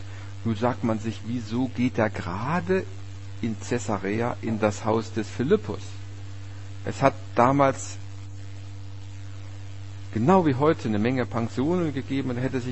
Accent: Saxony, Germany; ich komme aus einem etwas anderen Kulturkreis, muss ich so sagen, als Erzgebirgler.

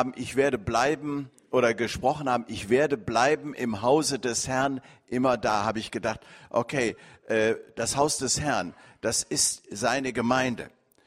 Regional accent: Bielefeld, North Rhine-Westphalia, Germany; weil ich bin in Hoberge-Ührentrup groß geworden, habe dann eine Zeit lang bei der Bundeswehr in Norddeutschland und Studium in Karlsruhe gewesen und bin dann hier zurück nach Bielefeld

